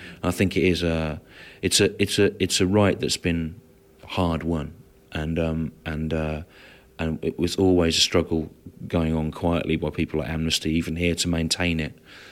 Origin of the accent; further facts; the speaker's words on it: United Kingdom; I mean, it's a bit embarrassing being British at the moment, isn't it?